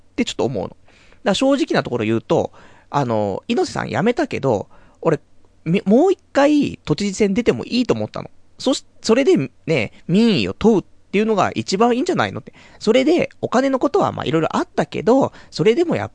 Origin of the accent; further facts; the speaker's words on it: Saitama, Japan; born there; now in Tokyo, Japan; ちゃんと俺もね、都民ですから、ね、まあ、埼玉生まれ、ね、生まれは埼玉、ね、だけども、ね、もう血はもう東京ですからね。